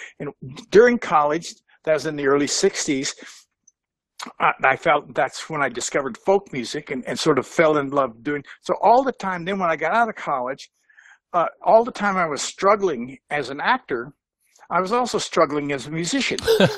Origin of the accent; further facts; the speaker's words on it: Portales, New Mexico, United States; where I grew up in New Mexico, in Portales, was 19 miles north of me, in the late 50s and early 60s.